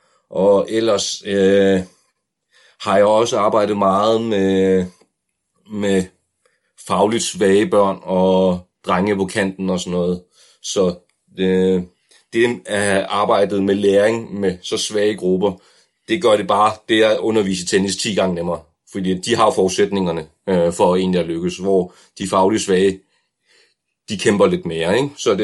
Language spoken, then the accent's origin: Danish; Svendborg, Region of Southern Denmark, Denmark; Jeg er 35 år gammel, og jeg er opvokset i Svendborg på Sydfyn